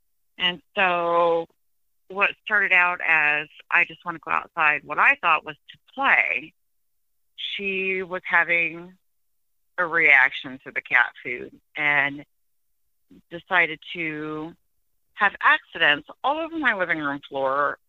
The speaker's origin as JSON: {"language": "English", "region": "Iowa", "country": "United States", "said": "I'm from Iowa."}